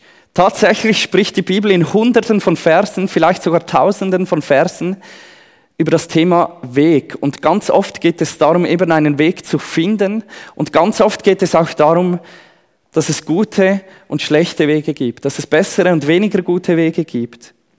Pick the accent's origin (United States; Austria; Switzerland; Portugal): Switzerland; bei uns in der Schweiz